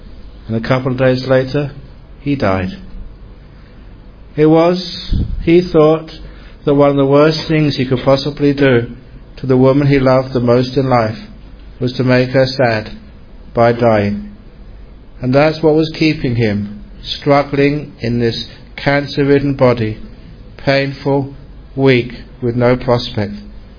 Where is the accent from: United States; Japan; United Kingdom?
United Kingdom; Cambridge, East of England; also born or lived in Thailand; I grew up with him in Thailand, and we were very good friends because he was from Oxford and I was from Cambridge.